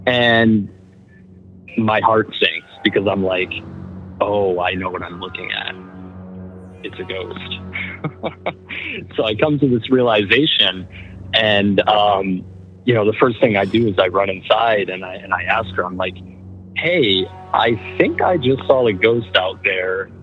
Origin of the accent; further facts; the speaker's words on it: New York, United States; I'm from upstate New York.